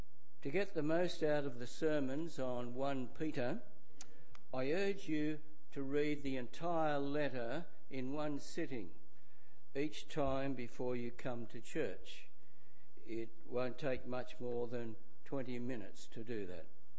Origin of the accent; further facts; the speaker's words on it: Mascot, New South Wales, Australia; born there; also born or lived in South Australia; I was born at Mascot in New South Wales and became an alien in South Australia in 1967.